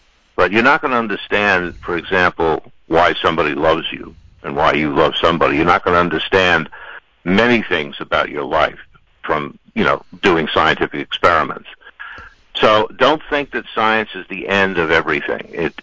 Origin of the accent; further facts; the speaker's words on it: New York, United States; now in Maryland, United States; Well, I'm calling from Maryland, but I'm originally a New Yorker, so that's even worse.